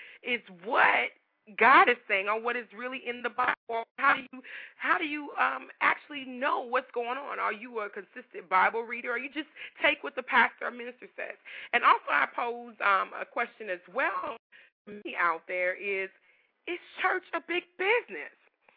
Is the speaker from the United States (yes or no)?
yes; Louisiana, United States; and I mean I'm from Louisiana, so I might say y'all